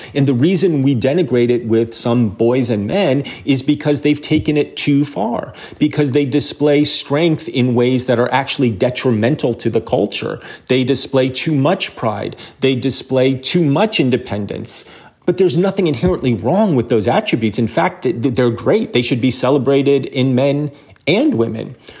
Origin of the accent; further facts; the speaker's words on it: New Jersey, United States; are better citizens than the people that I grew up with in New Jersey in the 1980s.